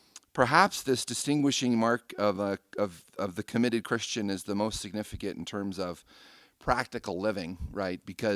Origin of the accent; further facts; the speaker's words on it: Denver, Colorado, United States; Part of it is growing up in Denver, we didn't have a major league team.